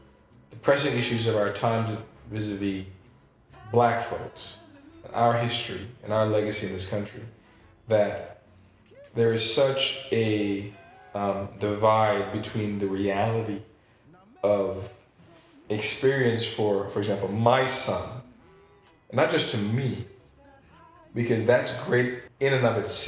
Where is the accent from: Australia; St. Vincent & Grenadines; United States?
St. Vincent & Grenadines; I'm having this argument online right now with people in my hometown, a Caribbean island called St. Vincent.